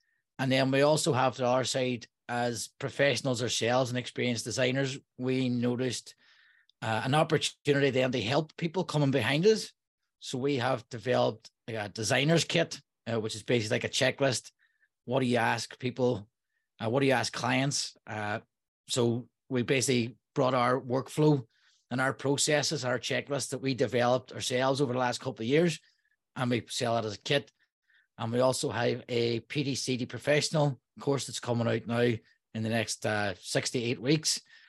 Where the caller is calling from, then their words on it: Derry, Northern Ireland, United Kingdom; I'm calling from Derry, Northern Ireland.